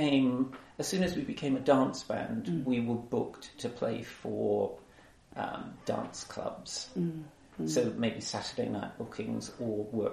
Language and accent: English; Weymouth, South West England, United Kingdom; moved away as an adult; I had school at Weymouth and left when I was 18, went to London to university